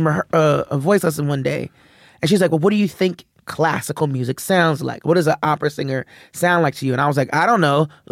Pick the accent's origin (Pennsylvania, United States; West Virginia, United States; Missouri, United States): Pennsylvania, United States; Philadelphia; So I'm like, listen, I'm from Philadelphia. I want to make sure, you know, when my people come and see it, they're going to understand.